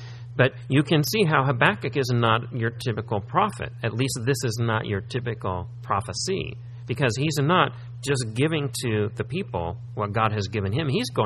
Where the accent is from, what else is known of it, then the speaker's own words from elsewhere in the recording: Missouri, United States; When we were young, and growing up in Missouri, we liked to play football in the snow.